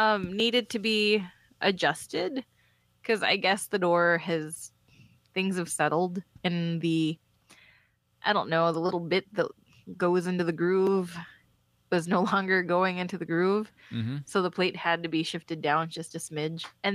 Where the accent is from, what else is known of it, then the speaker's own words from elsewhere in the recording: the South, United States; It's just where my mind defaults to, and maybe it's because I'm from the South, or maybe I'm just insensitive.